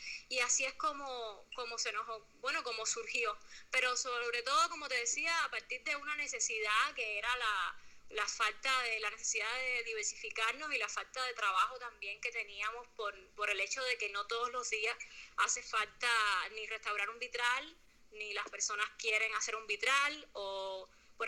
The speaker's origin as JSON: {"language": "Spanish", "region": "Havana", "country": "Cuba", "said": "Bueno, somos dos muchachas de La Habana."}